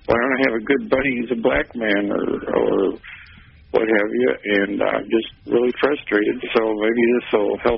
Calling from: Tulsa, Oklahoma, United States; also born or lived in Kansas City; from Tulsa, Oklahoma. I'm listening on the internet.

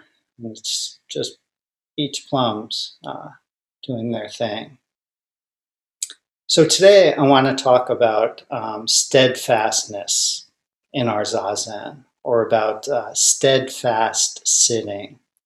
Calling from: Hyannis, Massachusetts, United States; I am calling in from Cape Cod, Massachusetts, from the Hyannis Zendo

